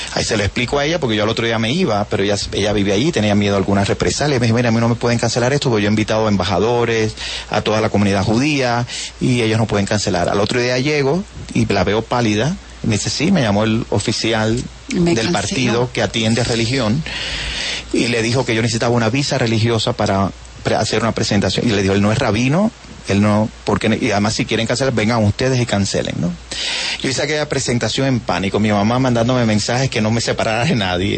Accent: Cuba; now in United States; yo soy cubano. O sea, hay una diferencia en este grupo. Uno, aunque yo sea ciudadano americano, Cuba me exige sacar un pasaporte cubano

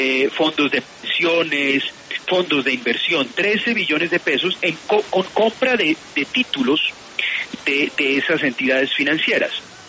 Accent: Colombia; cuando usted es asalariado, como yo, como muchos colombianos

